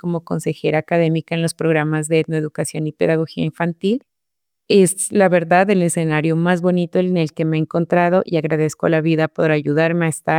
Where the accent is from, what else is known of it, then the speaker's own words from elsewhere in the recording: Nariño, Colombia; mi pueblo natal, que es Andoná, un pueblo muy cálido, ubicado al suroccidente de Nariño.